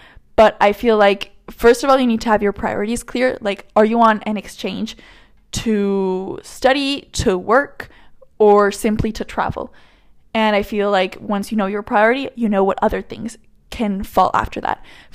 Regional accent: Medellin, Antioquia, Colombia; moved away; if I were to fall in love with somebody from my hometown in Medellin, and you know, they like are there, they have their life there and everything, but I have my life here

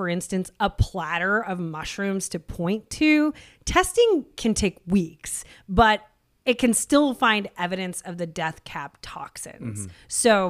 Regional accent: Seattle, Washington, United States; Like I grew up in Seattle. There's just nothing poisonous there.

